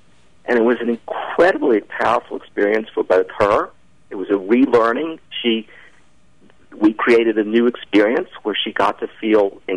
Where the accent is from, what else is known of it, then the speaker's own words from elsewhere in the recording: the South, United States; I'm sure you detected that I'm from the South, so I have to tell stories.